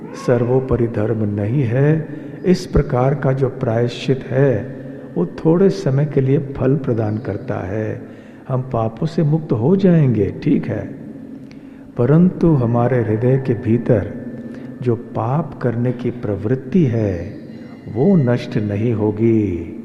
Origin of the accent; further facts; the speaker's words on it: India; born there; हमारा सौभाग्य है कि हमारा जन्म भारतवर्ष में हुआ है।